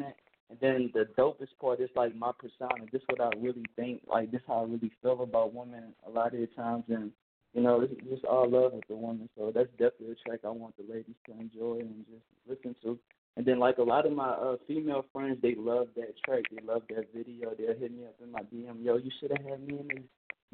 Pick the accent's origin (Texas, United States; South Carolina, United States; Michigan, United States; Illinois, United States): Texas, United States; also born or lived in New Orleans, United States; Like, I'm actually from, like, New Orleans, Louisiana, but, you know, Katrina happened. I grew up in Ailey, Texas, so, like, I represent both cities, you know.